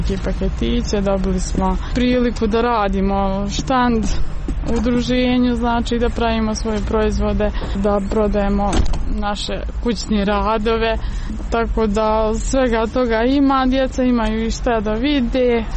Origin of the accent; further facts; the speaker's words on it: Bosnia & Herzegovina; ovdje kod nas u Bosni i Hercegovini